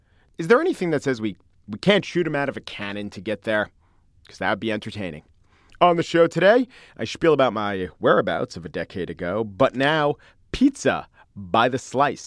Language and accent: English; Long Island, New York, United States; I'm from Long Island.